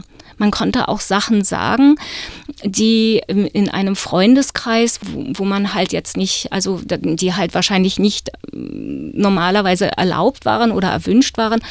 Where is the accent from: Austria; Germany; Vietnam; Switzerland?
Germany; Teltow, Brandenburg; ich bin 66 in Potsdam geboren und dann aber in Teltow aufgewachsen